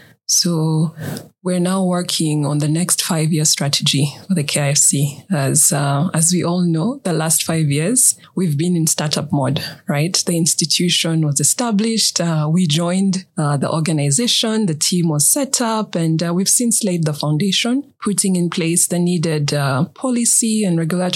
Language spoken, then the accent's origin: English; Nairobi, Kenya; Growing up in Nairobi, well, first of all, who knew about vision boards back then?